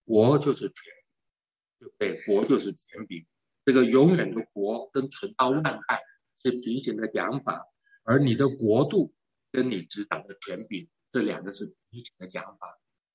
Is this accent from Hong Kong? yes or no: no; Taiwan; 或者我们从台湾来